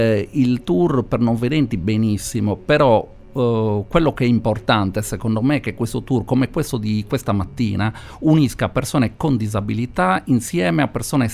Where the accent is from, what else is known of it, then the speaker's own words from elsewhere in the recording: Cagliari, Sardinia, Italy; pur essendo cagliaritano, nato a Cagliari, tante cose noi cagliaritani non le sappiamo